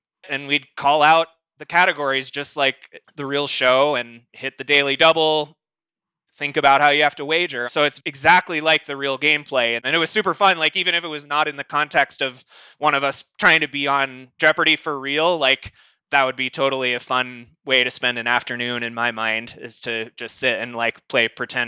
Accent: Fort Collins, Colorado, United States; I'm sure I said, hey, I'm new here. I'm from Fort Collins, Colorado.

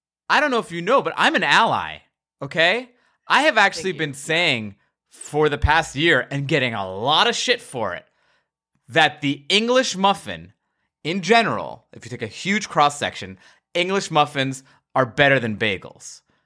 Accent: New York, United States; now in Los Angeles, United States; Listen, okay, first of all, I'm a New Yorker. I live in LA.

